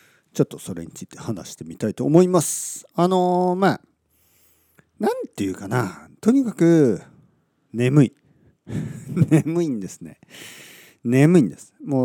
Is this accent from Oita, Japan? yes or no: yes; Oita, Japan; 僕は今九州の大分県の田舎、まあ僕が生まれ育った場所、僕の家族が今でも住んでいる場所に来ています。はい、両親の家ですね。